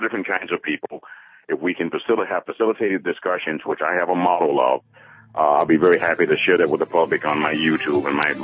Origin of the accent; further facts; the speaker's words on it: Birmingham, Alabama, United States; Well, I grew up in Birmingham, Alabama, and my church was the one bombed by the Ku Klux Klan, the 16th Street Baptist Church.